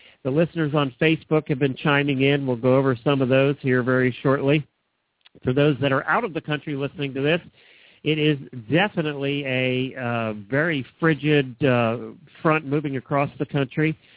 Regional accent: Ocala, Florida, United States; from Ocala, Florida.

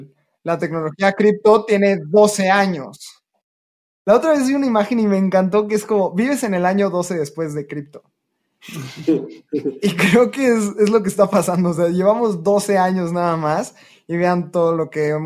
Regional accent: Mexico; born there; ¿por qué si nací en México tengo que usar el peso

